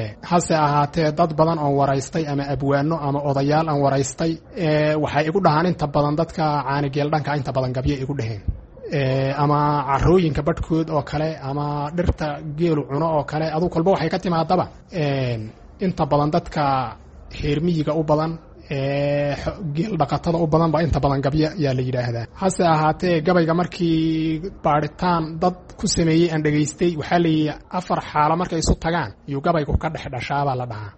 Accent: Somali Region, Ethiopia; waxaan ku soo koray anigu amaan ku dhashay baadiye gobolka Qorraxay, magaalada Qabridahar korkeeda, meelahaas baadiyihii baan ku soo koray, heer xoolo dhaqata ah oo geel dhaqata ah baadiyihii baan ku barbaaray.

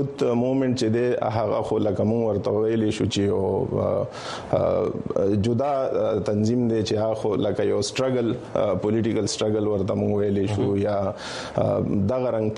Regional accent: Khyber Pakhtunkhwa, Pakistan; now in Peshawar, Pakistan; زما تعلق د قبایلی سیمو او رغزې ضلع سره دی خو دا وخت مونږ په پیښور کې میشته یو

